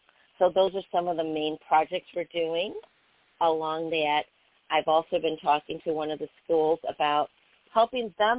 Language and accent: English; Chicago, Illinois, United States; I'm actually out of the south part of Chicago, Illinois, south suburbs.